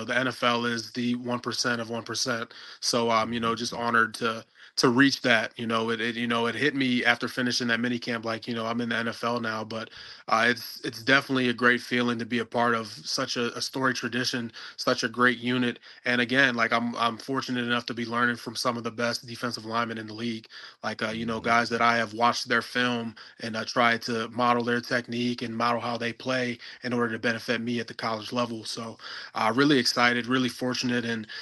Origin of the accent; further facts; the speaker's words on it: Maryland, United States; you know, I'm from the Eastern Shore, so it's kind of like 5 miles outside the radius of which was allowed.